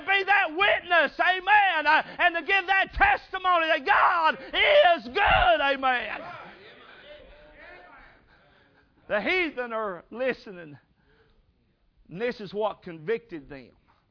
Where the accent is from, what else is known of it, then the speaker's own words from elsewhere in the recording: North Carolina, United States; I remember a little mountain church when I grew up in North Carolina